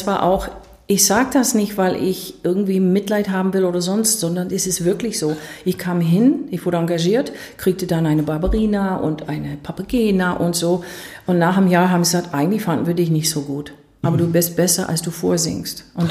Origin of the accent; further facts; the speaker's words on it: United States; German is a second language; Weil ich komme aus USA, wir hatten kein Geld.